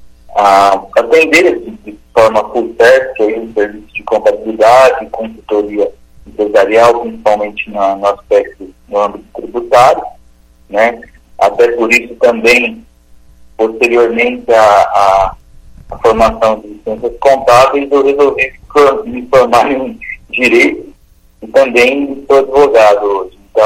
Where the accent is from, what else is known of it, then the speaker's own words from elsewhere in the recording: Maringá, Paraná, Brazil; sou de 86, né? Nasci, minha família é daqui também, então, como a gente fala por aqui, sou nascido e criado em Maringá.